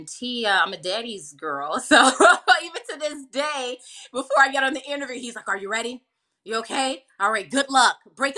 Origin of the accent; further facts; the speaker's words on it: Chicago, Illinois, United States; But I have to mention, I did a lot of theater, you know, growing up in Chicago.